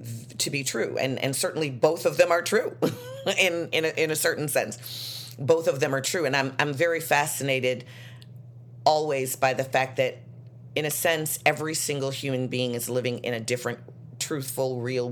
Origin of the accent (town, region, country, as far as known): Chicago, Illinois, United States; born or raised there